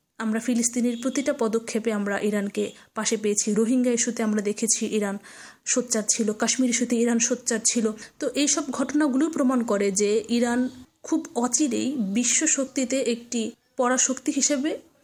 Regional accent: Saturia, Dhaka Division, Bangladesh; আমার বাড়ি মানিকগঞ্জ জেলার সাটুরিয়া উপজেলায়।

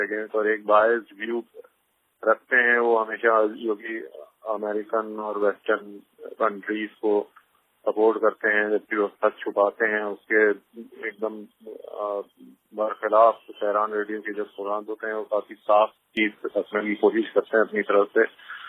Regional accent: Lucknow, Uttar Pradesh, India; मैं लखनऊ इंडिया से हूँ

